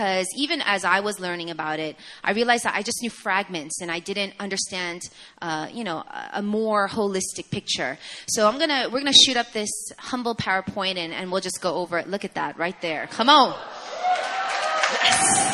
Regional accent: New York, United States; You know, I was born and raised in the States, in New York.

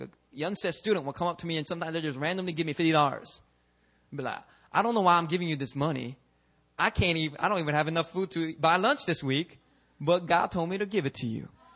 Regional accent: United States; I'm Korean American and it still offended me

